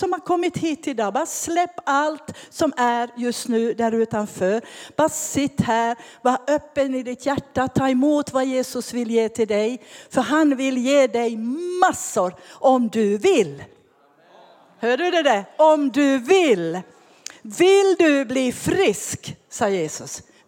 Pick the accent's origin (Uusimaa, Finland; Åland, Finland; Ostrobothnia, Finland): Ostrobothnia, Finland; Så kommer jag från Finland. Jag är finlandssvensk och är född och uppvuxen i Österbotten.